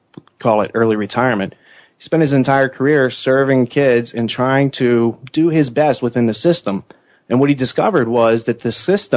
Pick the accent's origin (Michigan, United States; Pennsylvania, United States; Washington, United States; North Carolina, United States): Pennsylvania, United States; He's from Western Pennsylvania. I'm from Western Pennsylvania.